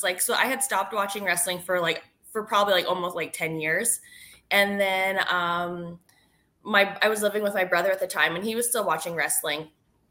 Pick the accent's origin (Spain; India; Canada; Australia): Canada; I'm from Millwoods, I grew up on this street, like. And it's just kind of nice that it's like, especially being like from Canada